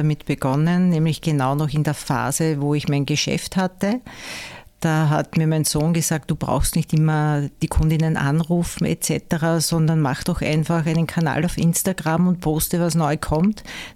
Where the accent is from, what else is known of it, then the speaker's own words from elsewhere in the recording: Wiener Neustadt, Lower Austria, Austria; born there; ich bin eigentlich eine gebürtige Wiener Neustädterin